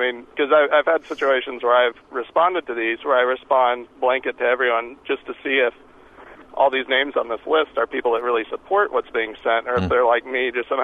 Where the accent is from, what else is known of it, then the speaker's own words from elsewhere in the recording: Texas, United States; I'm in Hartford right now, but I'm born and raised in Texas, and I have a whole lot of family in the Dallas area